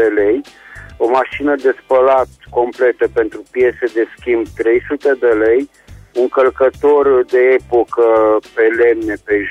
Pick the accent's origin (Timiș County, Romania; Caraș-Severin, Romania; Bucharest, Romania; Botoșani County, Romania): Caraș-Severin, Romania; Reșița; din Reșița